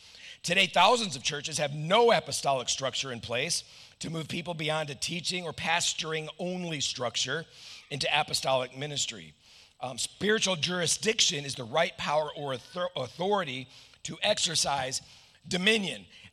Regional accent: Omaha, Arkansas, United States; also born or lived in Chicago, United States; We moved from Chicago to Omaha, Arkansas. You know, millions of people to 191 people in Omaha, Arkansas.

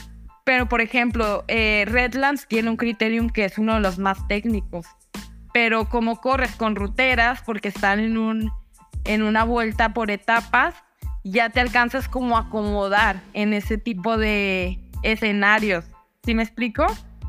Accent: Colombia; yo como colombiana, ¿cómo regresas tú a tu casa

